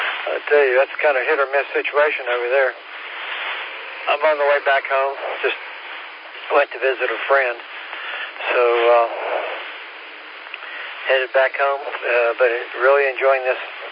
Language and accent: English; Kansas, United States; born there; also born or lived in Southeast US / Missouri / Maryland; I pretty much lived in the southeast most of all my life. Been outside of it some. I was born in Kansas.